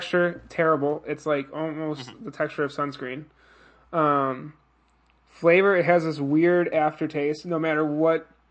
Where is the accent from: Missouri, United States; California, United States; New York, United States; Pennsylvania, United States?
New York, United States; Buffalo; Okay, so if you didn't know this by now, I'm from Buffalo, New York.